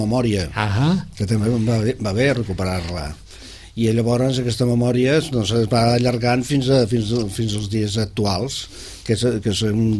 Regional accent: Vilanova i la Geltrú, Catalonia, Spain; born there; Jo, inclús quan no vivia a Vilanova, o quan no vivia, jo vaig néixer a Vilanova, però quan no vivia a Vilanova

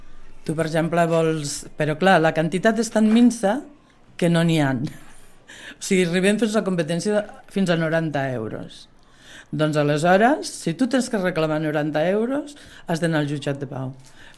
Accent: Lleida, Catalonia, Spain; also born or lived in Corçà; Jo sóc de Lleida.

